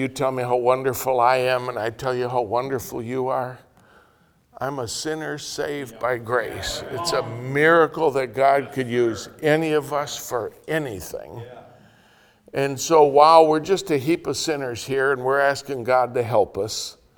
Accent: Oshkosh, Wisconsin, United States; I am from Oshkosh, Wisconsin, Wildwood Baptist Church

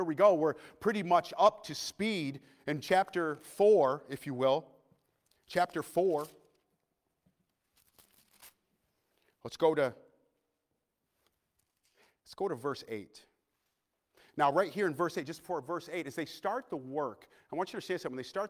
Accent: Clifton Springs, New York, United States; That's like, I grew up in Clifton Springs.

